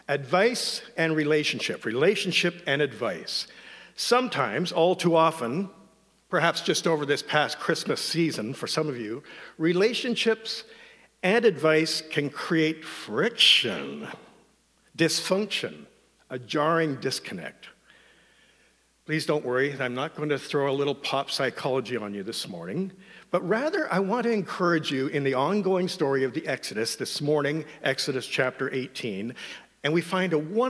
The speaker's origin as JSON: {"language": "English", "town": "Oakville", "region": "Ontario", "country": "Canada", "tie": "born or raised there", "said": "Karen and I grew up together in Oakville, Ontario, as little kids."}